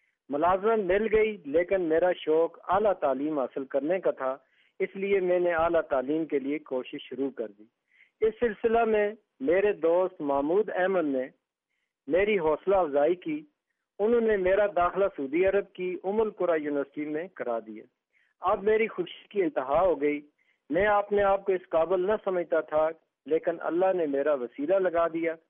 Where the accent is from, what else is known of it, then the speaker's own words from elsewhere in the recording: Garhi Dupatta, Azad Kashmir, Pakistan; میں گڑی دوپٹہ ضلع مظفر آباد آزاد کشمیر کا رہنے والا ہوں. اس وقت میری عمر 55 سال ہے اور میں ڈگری کالج گڑی دوپٹہ میں بطور اسسٹنٹ پروفیسر تدریس کے فرائض انجام دے رہا ہوں.